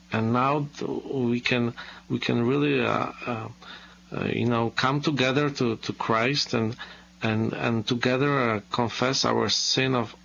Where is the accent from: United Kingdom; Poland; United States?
Poland; English is a second language; I came from Poland